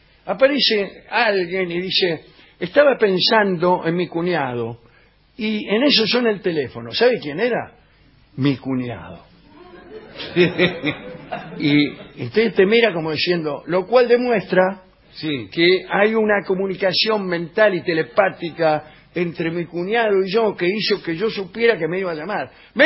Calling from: Córdoba, Argentina; de Córdoba.

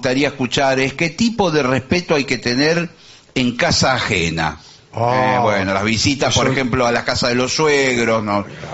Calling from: Longchamps, Buenos Aires Province, Argentina; Buenas noches … de Longchamps.

